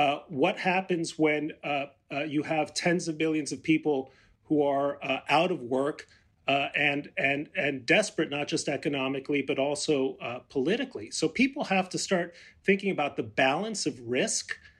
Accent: Mexico City, Mexico; I grew up in Mexico City, where the environment is pretty horrible

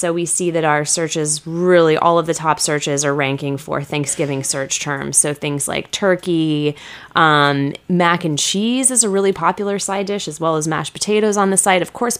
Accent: Texas, United States; I grew up in Texas and people eat a lot of mac and cheese

